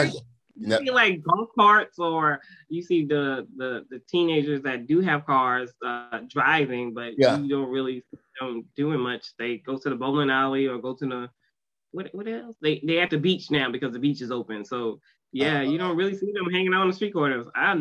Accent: Queens, New York, United States; I remember growing up in Queens in Lafayette City, we had the pool

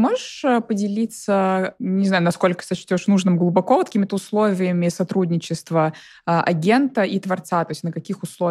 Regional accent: Moscow, Russia; Ну да, это я просто из Москвы

